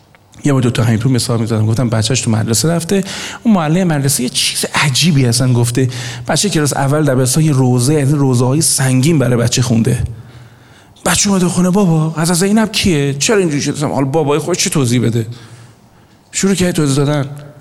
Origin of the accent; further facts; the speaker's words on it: Iran; آقا ما بزرگ شده ایرانیم. این فک ما اینجوری نیست.